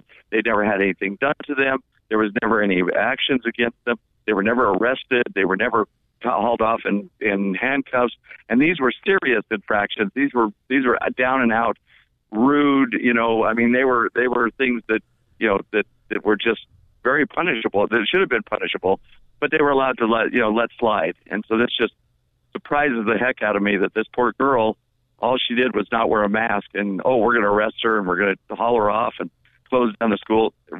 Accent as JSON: {"language": "English", "region": "Wyoming", "country": "United States", "tie": "born or raised there", "said": "And I'm originally from Wyoming, so I'm really shocked that Wyoming would do such a thing."}